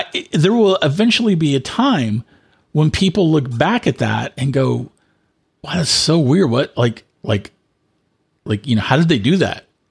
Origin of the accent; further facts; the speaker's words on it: Texas, United States; also born or lived in Austin; now in Bay Area, United States; I was born and raised in Texas, lived many years in Austin.